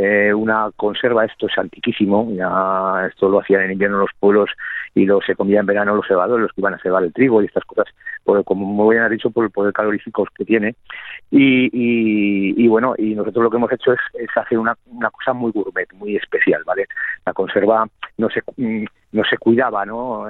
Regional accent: Santa Bárbara del Campo, Aragon, Spain; now in Zaragoza, Spain; nosotros somos de Santa Bárbara del Campo, un pueblecito de la provincia de Teruel

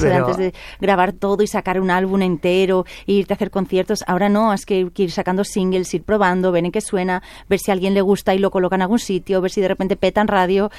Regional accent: Valladolid, Castile and León, Spain; grabé en Valladolid, en mi tierra, volviendo a hacer ficción

